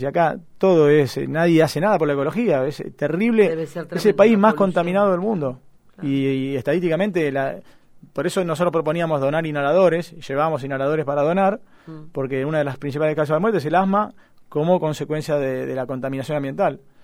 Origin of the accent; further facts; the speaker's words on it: Argentina; Si somos argentinos o Bangladesh, y armamos un partido.